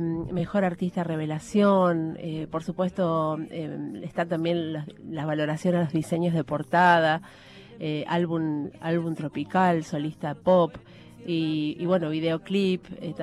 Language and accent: Spanish; Buenos Aires, Argentina; Yo soy de Buenos Aires, soy una trovadora desde hace 30 años que me dedico a la música